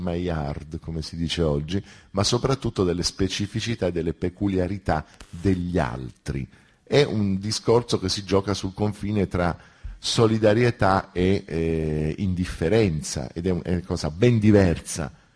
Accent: Taranto, Apulia, Italy; quando io vado nella mia città d'origine, che è Taranto

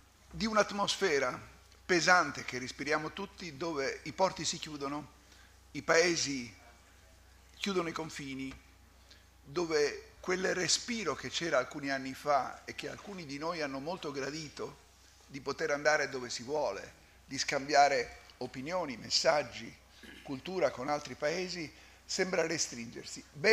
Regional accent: Palermo, Sicily, Italy; born there; io sono nato a Palermo, poi sono andato fuori a lavorare

